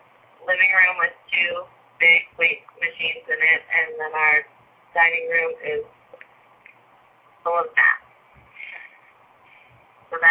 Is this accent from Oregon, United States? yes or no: yes; Medford, Oregon, United States; I'm from Medford, Oregon.